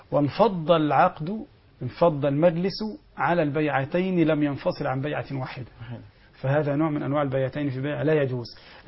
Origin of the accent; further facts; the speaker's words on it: Egypt; نحن عندنا في مصر